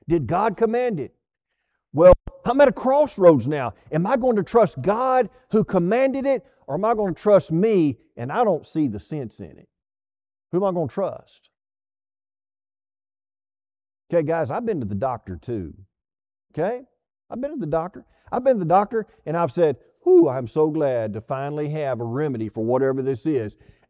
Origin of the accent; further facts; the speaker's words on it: Texas, United States; Now, I'm a Texan, okay?